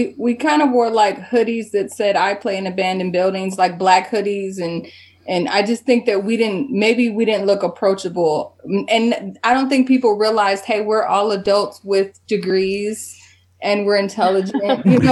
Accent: Gary, Indiana, United States; moved away as an adult; I also was born and raised in Gary. I kind of moved out of Gary once my kids got to school age, and then we lived in different places.

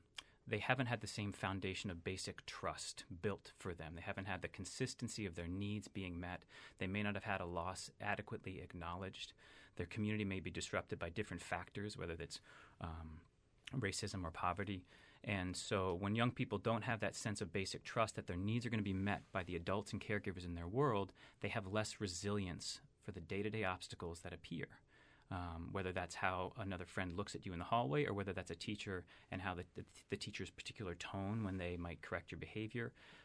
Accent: Vermont, United States; And it wasn't happening when I was growing up in Vermont 30 years ago.

